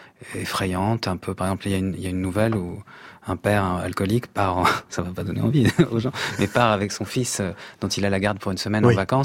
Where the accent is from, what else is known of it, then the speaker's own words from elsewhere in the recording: Poland; Moi, je suis polonais.